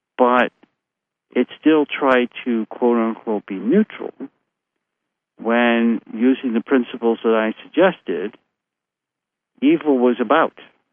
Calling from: United States; I'm going to use the United States because I'm speaking from the United States.

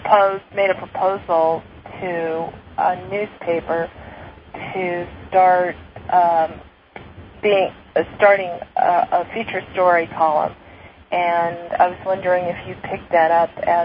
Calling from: Nogales, Arizona, United States; I'm calling from Nogales, Arizona.

